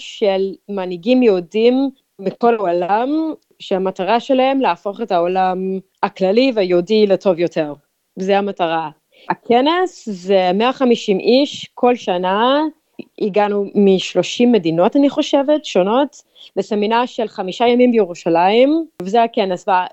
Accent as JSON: {"language": "Hebrew", "town": "Melbourne", "region": "Victoria", "country": "Australia", "tie": "born or raised there", "also_born_or_lived": "Perth", "said": "נולדתי בפרס, בווסטרן אוסטרליה, אבל כאילו באמת גדלתי במלבורן."}